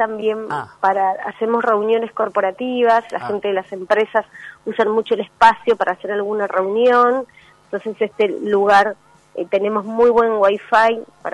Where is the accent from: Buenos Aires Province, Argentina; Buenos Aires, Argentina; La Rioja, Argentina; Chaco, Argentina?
Chaco, Argentina; General Pinedo; Yo soy del Chaco, de General Pinedo.